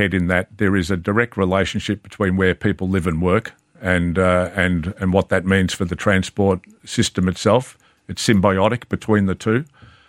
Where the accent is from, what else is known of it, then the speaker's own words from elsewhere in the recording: Victoria, Australia; I'm from Victoria in Australia